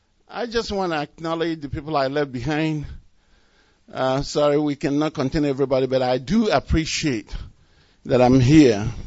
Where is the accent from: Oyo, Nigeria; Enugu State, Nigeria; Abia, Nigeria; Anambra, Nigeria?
Anambra, Nigeria; Oba; I come from Oba in Idemili local government area.